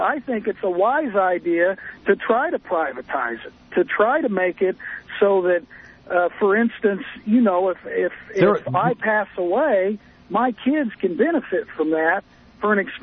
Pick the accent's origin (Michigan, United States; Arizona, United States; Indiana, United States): Indiana, United States; Indianapolis; I'm from Indianapolis here, and actually I'm a first-time listener on the Sirius Satellite Radio